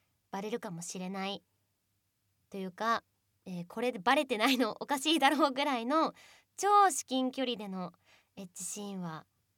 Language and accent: Japanese; Nagasaki, Japan; also born or lived in Hokkaido; 出身は北海道なんですけど育ちが長崎で、で長崎の中でも結構田舎の方に住んでたので